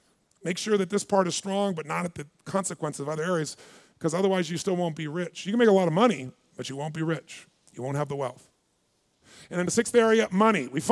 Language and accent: English; Azusa, California, United States; I mean, I'm a kid from Azusa, California.